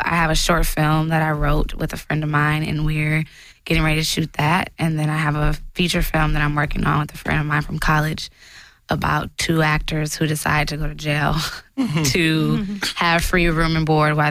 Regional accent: Detroit, Michigan, United States; And I'm from Detroit, so I have a lot of cousins

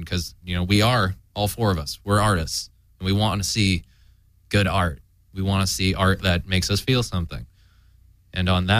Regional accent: Los Angeles, California, United States; moved away as an adult; I'm born and raised in the Valley, but I moved out of LA several years back.

